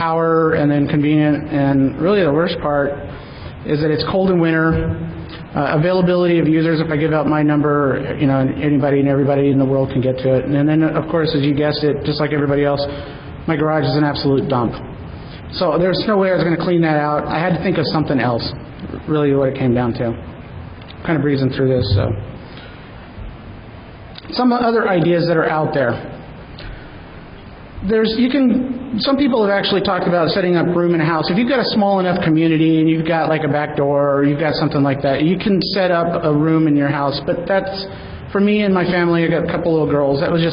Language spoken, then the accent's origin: English; Colorado Springs, Colorado, United States; I'm from Colorado Springs. And the community there is a lot smaller than a lot of the ones that you hear about, like over in Germany and New York and stuff like that.